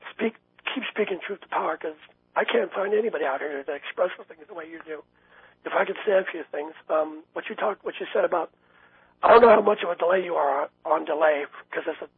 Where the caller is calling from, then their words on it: Las Vegas, Nevada, United States; I'm calling from Las Vegas.